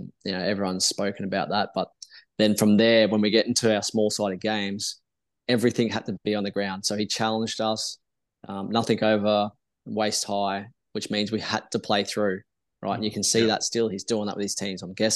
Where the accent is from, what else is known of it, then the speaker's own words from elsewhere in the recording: Australia; I'm Aussie through and through, and had nothing like that. So UK passport, no EU passport.